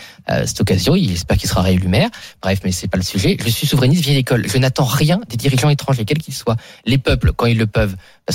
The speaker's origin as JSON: {"language": "French", "country": "France", "said": "On devrait le savoir en tant que Français"}